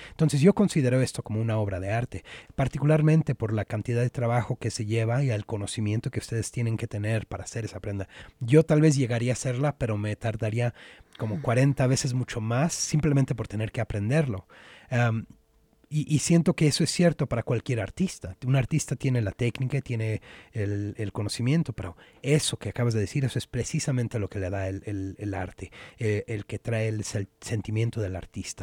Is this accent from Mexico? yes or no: yes; Mexico; also born or lived in United States; yo nací aquí en Estados Unidos, pero fui a México cuando tenías más o menos 6 años.